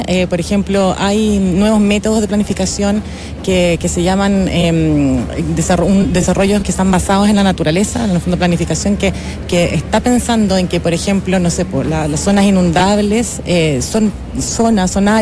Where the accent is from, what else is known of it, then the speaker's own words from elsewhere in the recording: Chile; entender nosotros, como chilenos que tenemos que vivimos en este contexto, que tenemos un rol que jugar